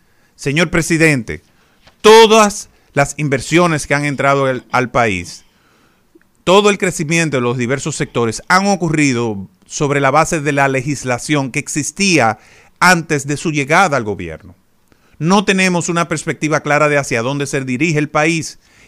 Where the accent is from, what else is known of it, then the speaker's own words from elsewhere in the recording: Dominican Republic; le estoy cuestionando como dominicano.